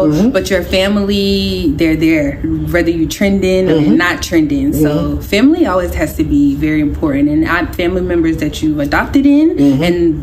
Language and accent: English; the South, United States; so I loved growing up in the South where there were more people who look like me